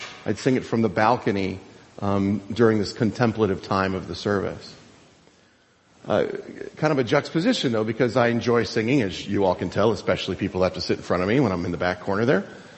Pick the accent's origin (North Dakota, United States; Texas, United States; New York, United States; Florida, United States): Florida, United States; Growing up in Florida, we'd go to Disney a lot because that used to be an economical vacation.